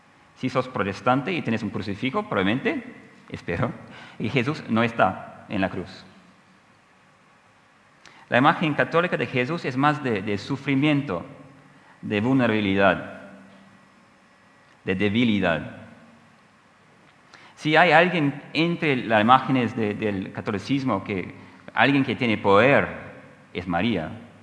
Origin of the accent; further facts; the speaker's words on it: Australia; Spanish is a second language; Hace muchos años en Australia, de donde soy, estaba con un grupo de estudiantes